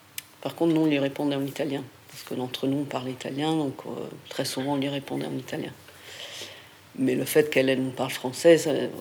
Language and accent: French; France; Et puis, moi, je suis française